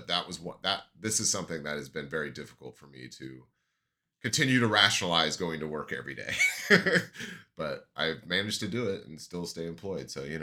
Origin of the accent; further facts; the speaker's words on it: Idaho, United States; Yeah, when I was, because I grew up in North Idaho, right? And so there's always snow on the ground for my birthday.